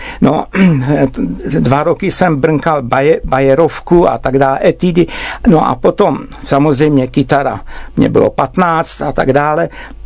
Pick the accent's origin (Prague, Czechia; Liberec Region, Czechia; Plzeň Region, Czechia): Prague, Czechia; Hele, já jsem kluk z Pankráce.